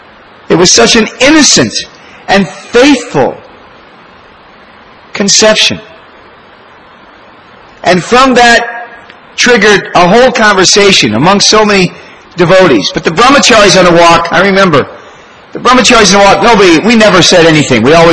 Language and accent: English; Detroit, Michigan, United States; When I was a boy, growing up in Detroit, Michigan, our doctor was a block and a half from our house.